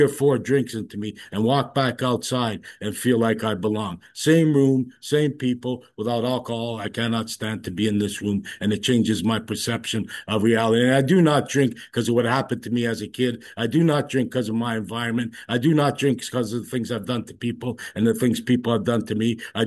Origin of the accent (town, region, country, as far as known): Toronto, Ontario, Canada; born or raised there